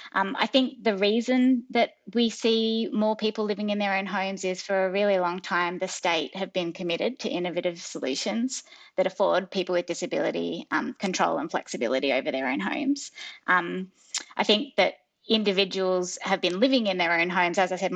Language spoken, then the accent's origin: English; Victoria, Australia; moved away; Look, I'm from Victoria. I've heard all of the jokes about Western Australia before I moved over here, like WA stands for wait a while.